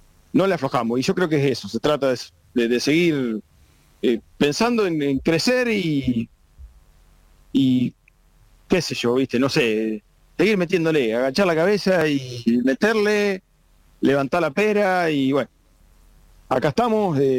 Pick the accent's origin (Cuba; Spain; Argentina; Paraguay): Argentina; Obvio que hay una Argentina posible porque somos argentinos y no nos rendimos nunca.